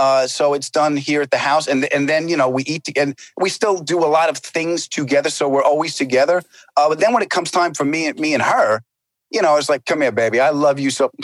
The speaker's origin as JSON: {"language": "English", "town": "New York City", "region": "New York", "country": "United States", "tie": "born or raised there", "said": "because I was conditioned to growing up in New York. You know, we're loud people. Italians living in New York, even the opera's loud"}